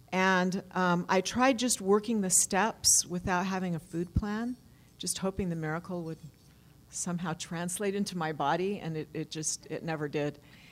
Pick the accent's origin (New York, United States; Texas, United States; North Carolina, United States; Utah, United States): Utah, United States; I'm from Utah